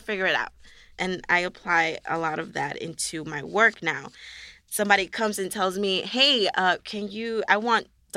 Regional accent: Queens, New York, United States; Well, I was raised in Queens. I grew up around a lot of Asian people, Koreans, Chinese.

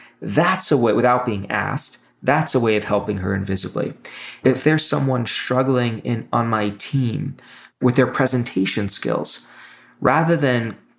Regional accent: Brooklyn, New York, United States; I always feel the need to say safe because where I grew up in Brooklyn, parks were not safe.

